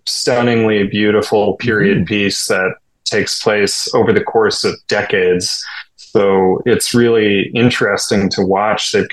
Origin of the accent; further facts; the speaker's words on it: Minneapolis, Minnesota, United States; Oh, yeah. That was The Simpsons for sure.